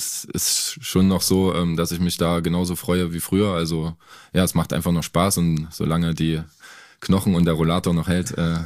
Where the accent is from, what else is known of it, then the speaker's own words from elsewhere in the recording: East Germany, Germany; bei uns im Osten ging das eigentlich immer in der Jugend los mit Fußballtennis